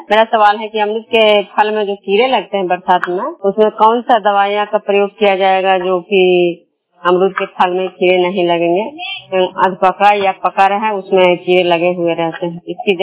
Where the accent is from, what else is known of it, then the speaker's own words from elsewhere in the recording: Vishnupur, Bihar, India; मैं विष्णुपुर ग्राम खुदरा पंचायत नालंदा जिला नगर खंड के निवासी हूँ।